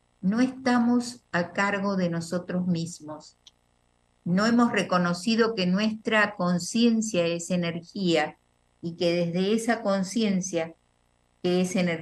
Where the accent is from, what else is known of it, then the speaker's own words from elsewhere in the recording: Zárate, Buenos Aires Province, Argentina; me toca muy de cerca porque soy de Zárate